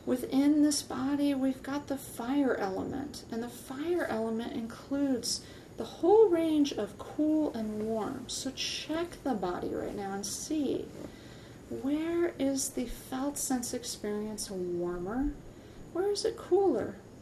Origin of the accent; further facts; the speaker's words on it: United States; That was me being an American woman tourist.